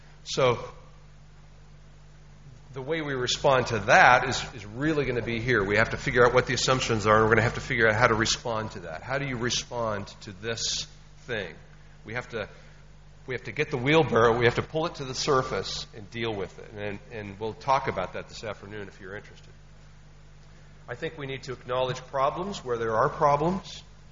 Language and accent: English; United States; Growing up in the United States, we thought of the Salem witch trials as hundreds of women burned to death.